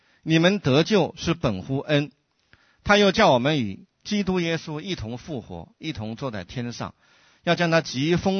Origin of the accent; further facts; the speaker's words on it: China; 我们中国人常说的人生一世，草木一秋